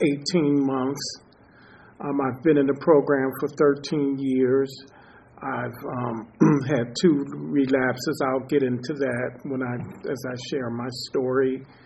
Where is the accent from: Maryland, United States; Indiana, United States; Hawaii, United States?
Maryland, United States; Baltimore; I grew up on the East Coast, Baltimore, single-parent household.